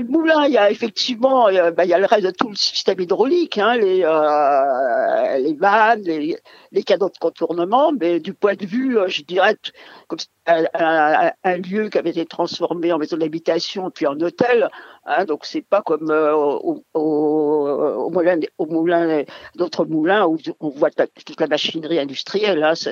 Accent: Pays de la Loire, France; Moi, je suis native de la région, je suis native de Bourget-Maine-et-Loire.

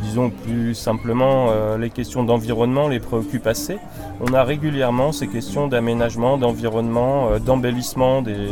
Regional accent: Brittany, France; je suis sociologue. Je viens de la région de Rennes.

